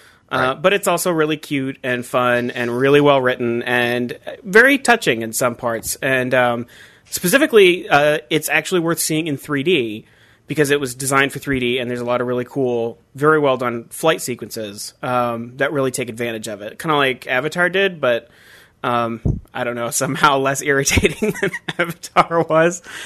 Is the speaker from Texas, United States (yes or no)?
no; Arizona, United States; I think it's growing up in Arizona. Really dry weather.